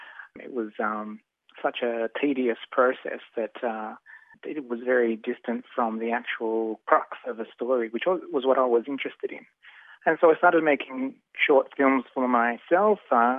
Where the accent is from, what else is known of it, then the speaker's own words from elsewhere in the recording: Hornsby, New South Wales, Australia; We grew up around Hornsby. We were born there, and because of that, the proximity separated us from the community.